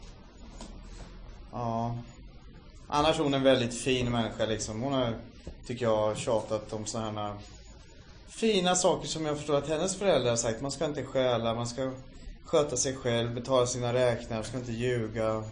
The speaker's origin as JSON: {"language": "Swedish", "town": "Norrköping", "region": "Östergötland", "country": "Sweden", "tie": "born or raised there", "also_born_or_lived": "Stockholm", "said": "Så är jag född 1965 på Sabbatsberg. Och... bodde ett par år i Hässelby, sen flyttade vi till Norrköping."}